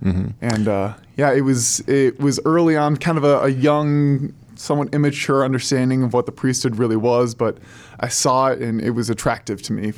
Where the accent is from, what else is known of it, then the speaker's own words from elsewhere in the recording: Hudson, Ohio, United States; Grew up in Hudson, Ohio.